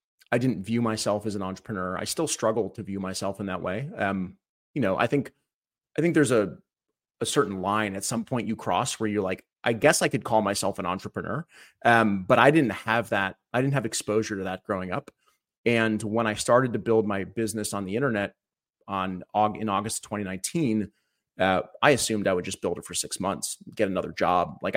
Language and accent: English; Cleveland, Ohio, United States; born there; Yeah, I was born in Cleveland, Ohio, back in 1981, which makes me 42, going on 43 here.